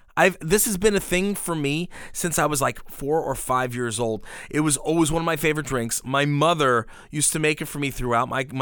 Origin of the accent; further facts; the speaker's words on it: New York, United States; So for those of you who don't know, we're from Long Island, which is in New York.